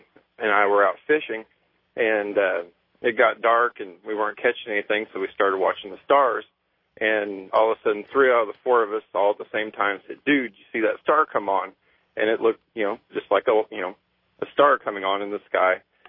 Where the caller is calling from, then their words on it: Joplin, Missouri, United States; from Joplin, Missouri.